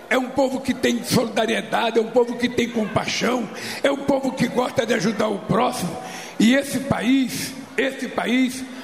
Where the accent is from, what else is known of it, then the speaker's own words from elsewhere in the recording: São Paulo, Brazil; also born or lived in Bahia; eu, quando era pequeno lá em São Paulo